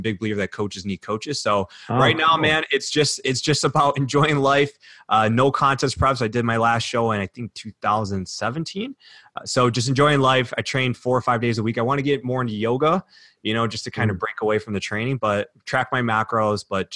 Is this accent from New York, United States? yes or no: no; Detroit, Michigan, United States; I'm from Detroit.